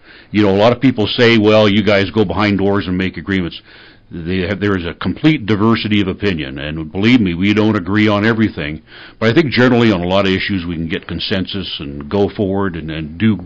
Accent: North Platte, Nebraska, United States; I am pretty much a lifelong resident. I was raised in North Platte, Nebraska. I graduated high school here in 67

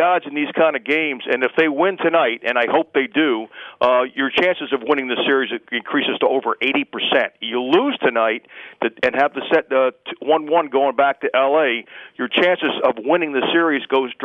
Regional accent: Bronx, New York, United States; I grew up in the Bronx in the 50s.

